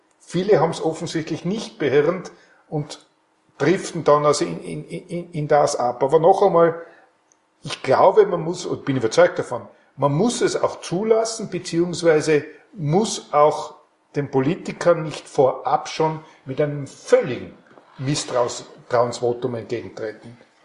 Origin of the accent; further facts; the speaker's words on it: Tyrol, Austria; als Tiroler darf ich das sagen.